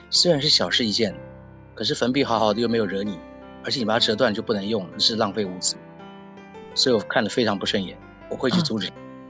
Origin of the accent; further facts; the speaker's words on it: Taiwan; 我的成长背景倒算是蛮单纯的，因为我的父母都是38年之后来从大陆来台湾的，所以我是从小在眷村长大，标准的眷村孩子。